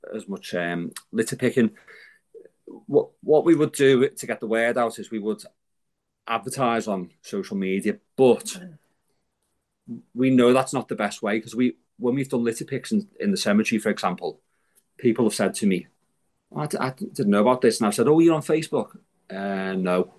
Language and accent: English; Bootle, North West England, United Kingdom; from Bootle and I want to help you.